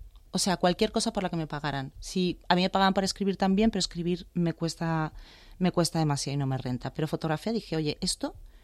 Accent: Madrid, Community of Madrid, Spain; born there; Nací en Madrid, sí.

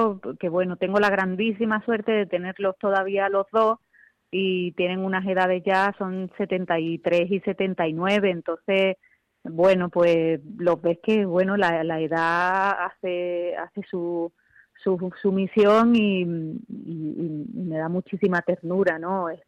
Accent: Málaga, Andalusia, Spain; Y es un homenaje a mi tierra también, que soy de Málaga

